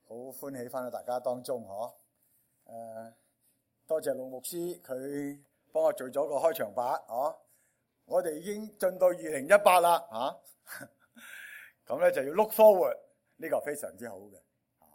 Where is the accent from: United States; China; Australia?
China; Guangdong; 即系我哋广东人就话我真条筋系嘛？